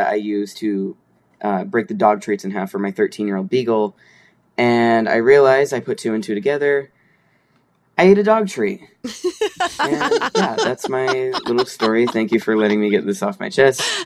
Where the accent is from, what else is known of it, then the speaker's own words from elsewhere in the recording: Los Angeles, California, United States; I'm from Los Angeles.